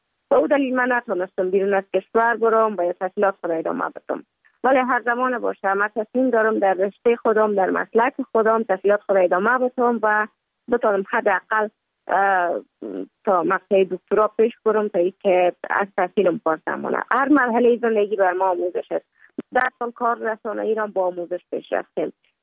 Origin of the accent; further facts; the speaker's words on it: Kabul, Afghanistan; also born or lived in Mazar-i-Sharif; بعد از تولد ما تا 5 سالگی ما در مزار بودیم، بعد نقل کابل شدیم چون به اساس کاربار که پدر جانم داشت ما در کابل زندگی نکردیم و ما مکتب در اونجا خواندم. دوره طفولیت ما در کابل سپری کردیم،